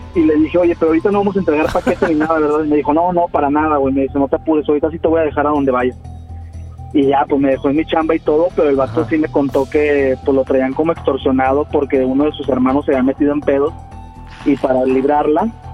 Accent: Torreón, Coahuila, Mexico; now in Guadalajara, Mexico; he hablado contigo, Diablito, de Torreón.

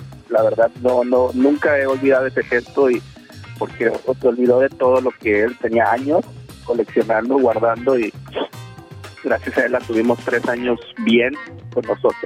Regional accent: Ciudad Madero, Tamaulipas, Mexico; De aquí de Ciudad Madero

